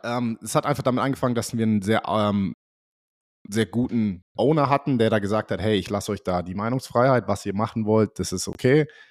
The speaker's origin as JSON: {"language": "German", "country": "Germany", "said": "Ich für mich persönlich, muss ich ganz ehrlich sein, ich habe mich da als Deutscher, ich habe mich so gefühlt"}